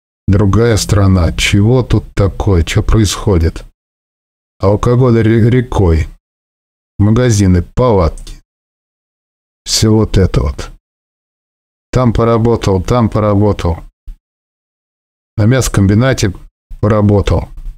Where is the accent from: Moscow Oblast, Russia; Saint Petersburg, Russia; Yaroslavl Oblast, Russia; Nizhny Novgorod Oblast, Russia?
Moscow Oblast, Russia; мне 52 года, 192 рост. Что себе я из Подмосковья, из бывшего военного городка.